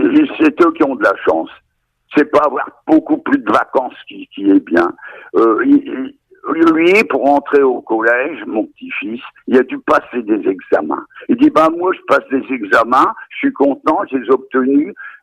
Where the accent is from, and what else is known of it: France